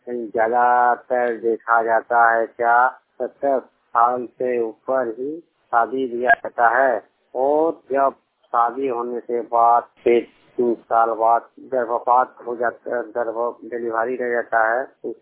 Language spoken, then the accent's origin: Hindi; Jharkhand, India; तो जामता जिला सत्ताल गांव का रहने वाला हूँ।